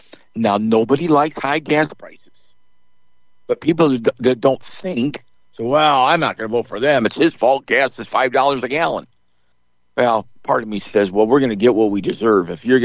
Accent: United States; I'm a Christian first, of course. And I'm an American.

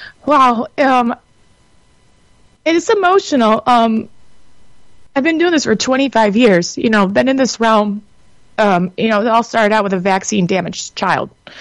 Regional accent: Battle Creek, Michigan, United States; There was like all these people came into Battle Creek, Michigan, my hometown, guys.

